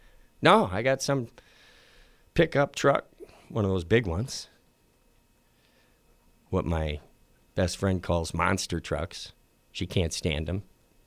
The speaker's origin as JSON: {"language": "English", "region": "Wisconsin", "country": "United States", "tie": "born or raised there", "said": "But it was great growing up in Wisconsin. You're riding your bike down the country road."}